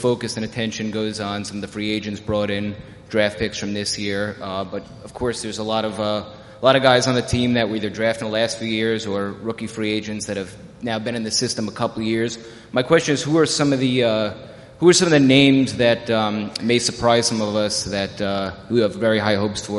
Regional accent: New York, United States; now in New York City, United States; I'm from Westchester County originally. I now live in the city

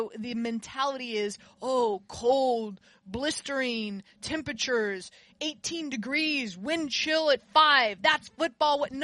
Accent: Florida, United States; I grew up playing sports. I grew up playing football. I grew up in South Florida.

